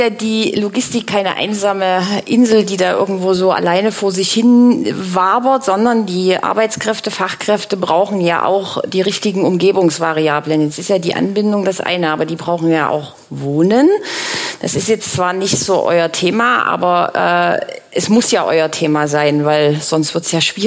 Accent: Dresden, Saxony, Germany; born there; Ich bin gebürtige Dresdnerin

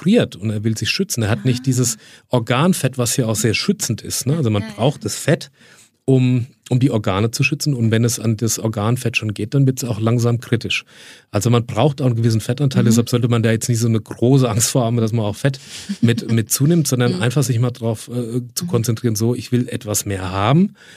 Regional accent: Bavaria, Germany; Kann man ja kaum als Franke, kriegt mir das ja kaum ausgesprochen.

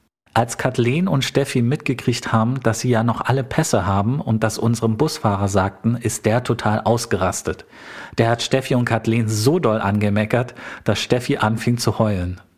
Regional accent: Berlin, Germany; born there; Ich bin 1982 in Berlin geboren.

